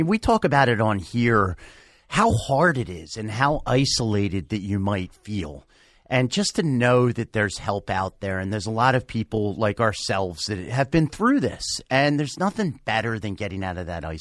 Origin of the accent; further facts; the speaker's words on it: New Jersey, United States; I'm from New Jersey.